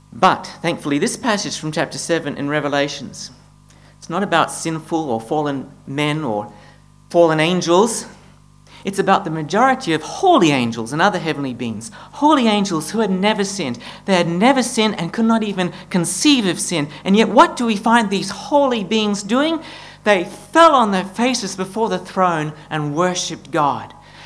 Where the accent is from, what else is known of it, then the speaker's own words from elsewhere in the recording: Perth, Western Australia, Australia; Now, I'm from Perth, so I'm allowed to say this